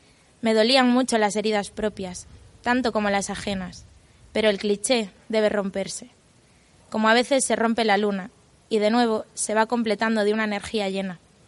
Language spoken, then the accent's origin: Galician; Galicia, Spain; moved away; inda que os libros estean escritos en galego e eu son galega e todo isto, pero bueno, sí que é certo que cando emigras estamos aí en choque.